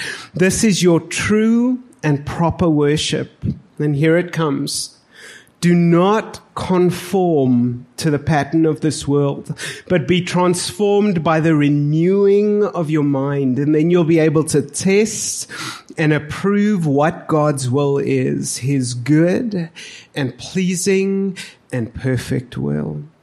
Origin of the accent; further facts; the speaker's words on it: Pretoria, Gauteng, South Africa; If I am a person from Pretoria and I live in this city, the hustle, the bustle, the things that we have in our city are also going to start to shape us.